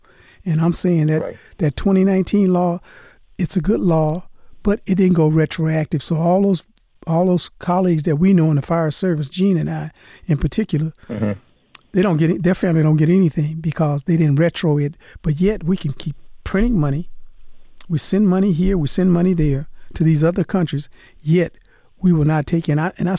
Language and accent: English; New Orleans, Louisiana, United States; the great state of Louisiana and my home state down there in New Orleans.